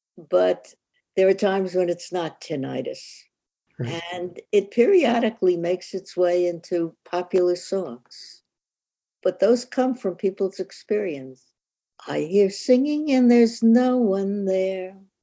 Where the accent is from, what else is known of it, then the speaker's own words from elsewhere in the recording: New York, United States; I grew up in New York where everybody had to be fast.